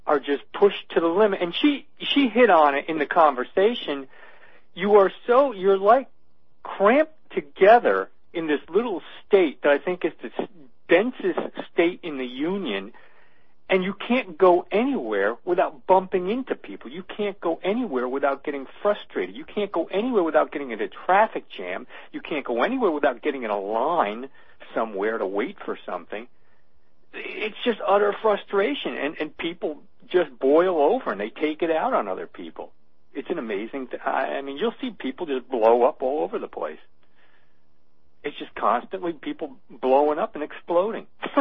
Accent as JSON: {"language": "English", "region": "New Jersey", "country": "United States", "tie": "born or raised there", "lives_now": "California, United States", "said": "having been a Northerner myself growing up in New Jersey, I find New Jersey difficult."}